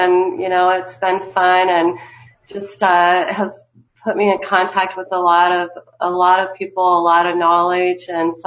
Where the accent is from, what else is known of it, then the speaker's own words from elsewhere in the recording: Midwest, United States; No, I'm not. I'm from the Midwest, and I am not from the Boston area.